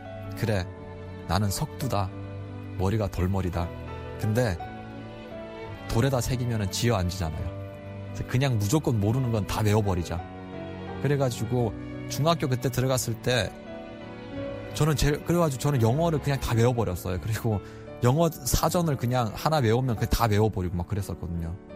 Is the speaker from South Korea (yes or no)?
no; North Korea; born there; 저는 북한에서 태어난 걸 정말 후회했어요.